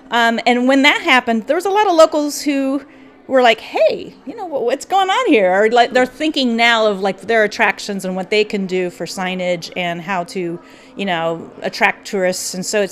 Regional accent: Menlo, Iowa, United States; I'm originally from Menlo, and so we were looking at ways to refresh the area

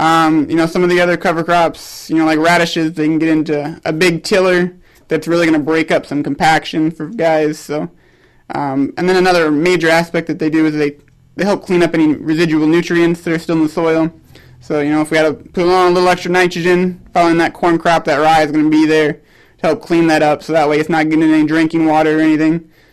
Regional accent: Paulina, Iowa, United States; I guess I grew up on a farm in northwest Iowa, up by Paulina, Iowa.

